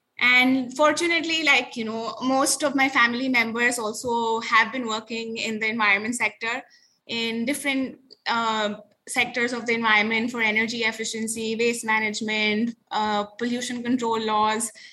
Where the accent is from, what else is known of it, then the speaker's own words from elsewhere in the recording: Delhi, India; I'm from Delhi. We're leading the PlastiSchool Secretariat from India this year.